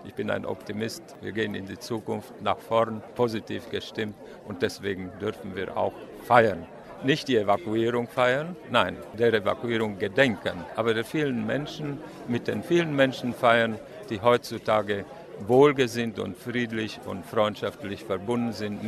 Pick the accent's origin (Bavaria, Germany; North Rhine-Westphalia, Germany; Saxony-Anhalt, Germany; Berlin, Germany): Bavaria, Germany; Nuremberg; also born or lived in Hungary; ich komme aus Nürnberg. Geboren bin ich 1944 während der Evakuierung der Nordsiebenbürger Sachsen in einem Viehwaggon in Ungarn.